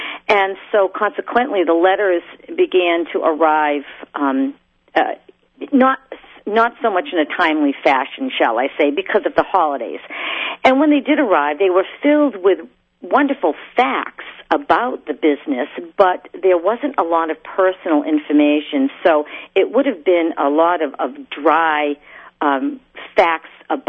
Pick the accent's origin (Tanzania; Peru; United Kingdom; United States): United States; Boston, Massachusetts; accent: Boston; Thank you, my Boston accent, yes.